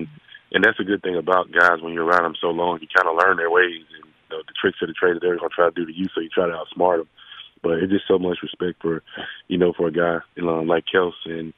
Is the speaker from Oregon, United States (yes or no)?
no; Yazoo City, Mississippi, United States; Just a little kid from Yazoo City and went to Mississippi State in my home state